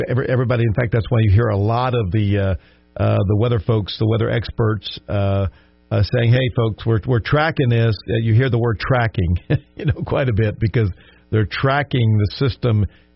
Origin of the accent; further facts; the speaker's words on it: Louisiana, United States; I grew up in Louisiana, and you had the hurricanes